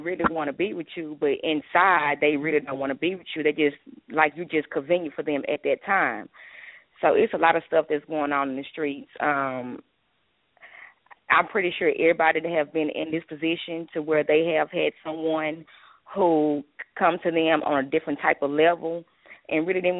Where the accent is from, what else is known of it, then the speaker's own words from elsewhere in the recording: Dallas, Texas, United States; I'm from Dallas, Texas.